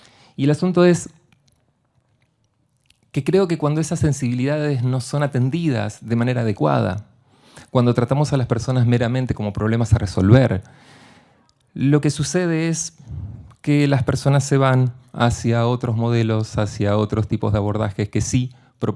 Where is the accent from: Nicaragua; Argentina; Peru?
Argentina; Como buen argentino hemos terminado de planificar esto hace un par de horas